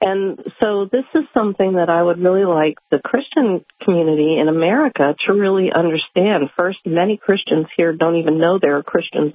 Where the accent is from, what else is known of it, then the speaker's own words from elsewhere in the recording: United States; I'm an American citizen.